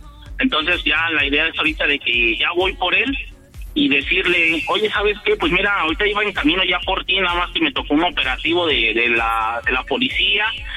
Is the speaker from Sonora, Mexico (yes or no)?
no; Toluca, State of Mexico, Mexico; born there; now in Aguascalientes, Mexico; Soy nacido en Toluca, nada más que pues, por trabajos de mi papá, pues anduvimos bailando por toda la República y terminamos aquí en Aguascalientes.